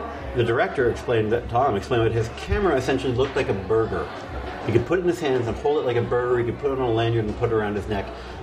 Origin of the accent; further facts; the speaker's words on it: Canada; Because I grew up in Canada in the 70s